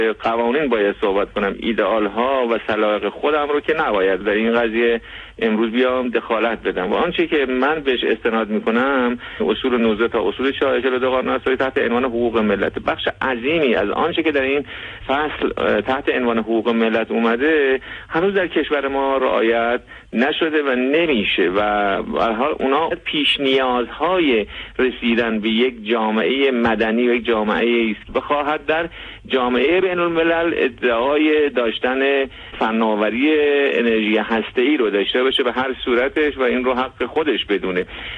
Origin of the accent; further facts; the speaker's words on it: Iran; طبیعتا منم به عنوان یک ایرانی طرفدار توسعه علمی هستم